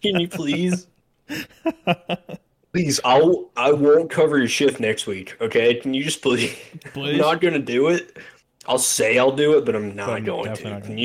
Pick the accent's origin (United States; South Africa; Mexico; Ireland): Ireland; But I know I'm Irish, but fuck, like it was literally like we had like bottles of Jameson.